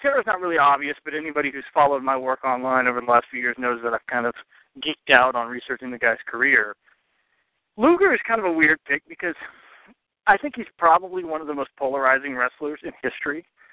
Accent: the South, United States; I'm sorry, I'm not Canadian, dude. I'm not up with your fancy. I'm a Southerner. We don't speak correctly ever.

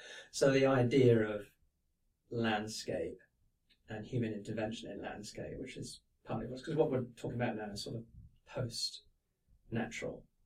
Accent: South West England, United Kingdom; I grew up in Gloucestershire, so and I grew up at a time just when television was coming in and changing all that.

